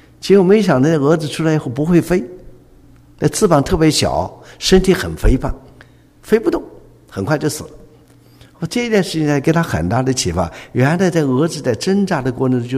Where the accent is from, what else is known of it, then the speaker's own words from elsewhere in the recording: China; 你看我们中国人自己也说嘛